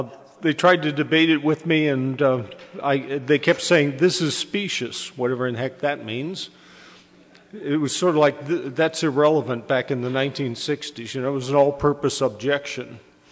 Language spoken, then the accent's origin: English; Tucson, Arizona, United States; born there; For me, this is sort of a homecoming because I was born in Old St. Joseph's Hospital, about 10 miles from where we're sitting.